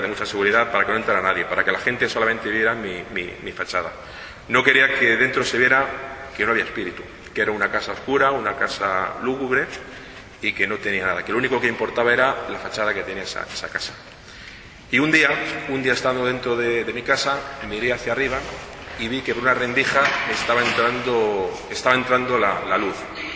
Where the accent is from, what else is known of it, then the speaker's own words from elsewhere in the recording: Madrid, Community of Madrid, Spain; Yo he vivido siempre de pequeño en Madrid. Y en Madrid, en el centro de Madrid.